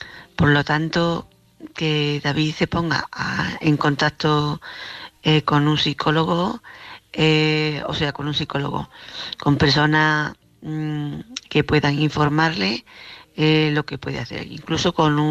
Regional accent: Córdoba, Andalusia, Spain; de Córdoba.

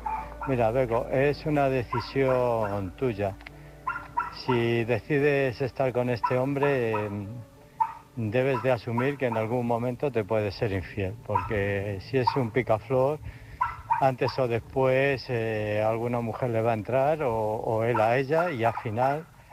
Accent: Illescas, Castilla-La Mancha, Spain; de Illescas

